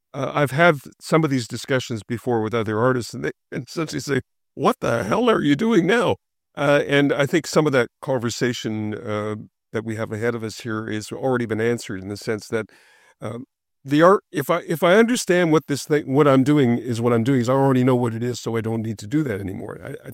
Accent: Sudbury, Ontario, Canada; where both you and I grew up in Northeastern Ontario. You being from North Bay, Claude, or the area, and me from Sudbury

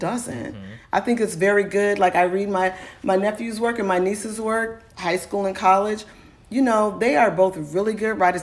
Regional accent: Oakland, California, United States; I also just try to remind people that I am from East Oakland.

